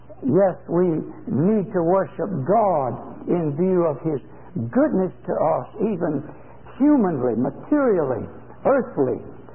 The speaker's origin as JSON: {"language": "English", "town": "Augusta", "region": "Georgia", "country": "United States", "tie": "born or raised there", "said": "as I was brought up in Augusta, Georgia"}